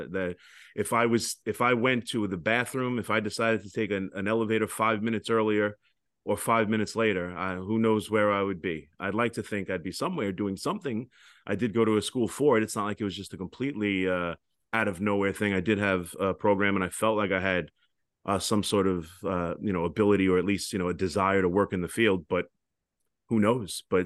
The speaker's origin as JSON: {"language": "English", "region": "New York", "country": "United States", "tie": "born or raised there", "said": "I grew up in Long Island."}